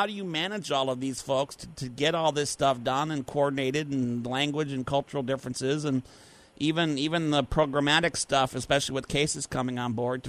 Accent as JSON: {"language": "English", "region": "Minnesota", "country": "United States", "tie": "born or raised there", "said": "And I remember writing a lot about when my home state of Minnesota, 3M, doing some early space stuff, you know, and it was all related to that."}